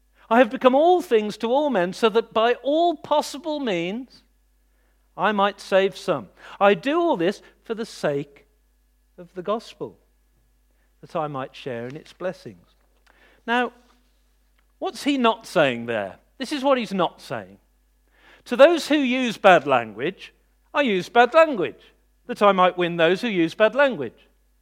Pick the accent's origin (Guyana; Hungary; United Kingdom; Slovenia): United Kingdom; We're far too polite for that. We're British.